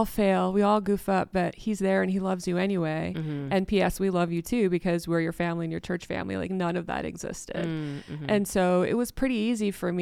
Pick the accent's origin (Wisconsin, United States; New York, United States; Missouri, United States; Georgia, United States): Wisconsin, United States; And growing up in Wisconsin, it was cold, right?